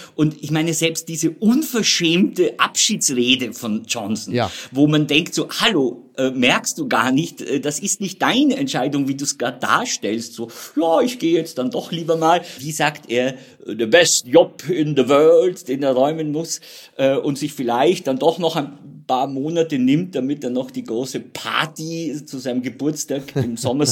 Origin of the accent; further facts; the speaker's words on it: Austria; wo man als Österreicher so ein bisschen geneigt ist, ihn trotz aller Verfehlungen zu mögen.